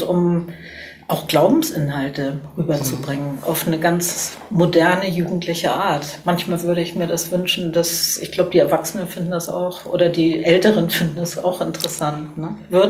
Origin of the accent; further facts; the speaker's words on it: Cologne, North Rhine-Westphalia, Germany; ich bin natürlich stolz als Kölnerin